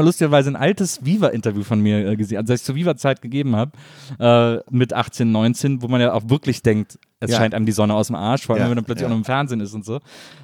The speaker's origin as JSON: {"language": "German", "town": "Wesseling", "region": "North Rhine-Westphalia", "country": "Germany", "said": "Ich komme aus Wesseling, zwischen Köln und Bonn."}